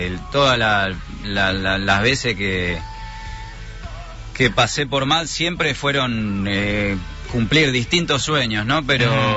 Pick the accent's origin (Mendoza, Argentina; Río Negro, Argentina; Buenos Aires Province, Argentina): Buenos Aires Province, Argentina; Morón; en un cine, en Morón, yo soy de Morón